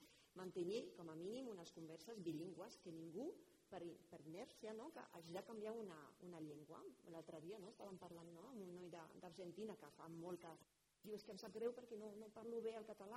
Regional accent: Sabadell, Catalonia, Spain; also born or lived in Barcelona; I gairebé jo, clar, venim de Sabadell, jo deia, uf, i que és que no es parla, no sentia jo el català a Barcelona

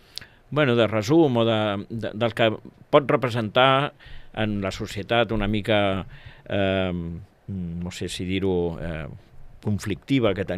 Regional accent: Sabadell, Catalonia, Spain; els que venim de Sabadell veiem que, no critico Sabadell ara, no?

